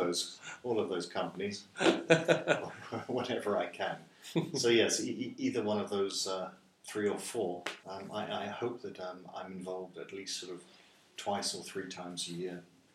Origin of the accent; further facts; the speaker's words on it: United Kingdom; moved away; So when I'm in China, I miss my home country, the UK. When I'm in the UK, I miss China.